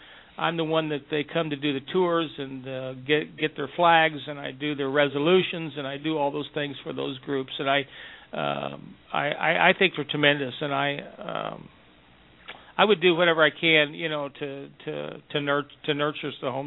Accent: Lee's Summit, Missouri, United States; Back in my hometown, at Lee's Summit and Odessa

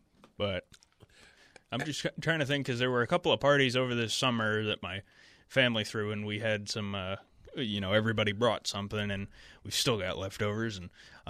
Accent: United States; It's like, I'm an American.

